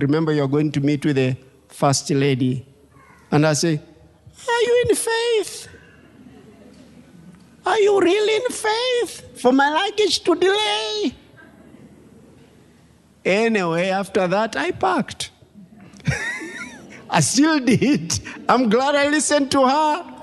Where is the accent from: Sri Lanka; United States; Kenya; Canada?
Kenya; no, I'm a Kenyan. I came from Kenya. I don't live in London. I don't live in the UK.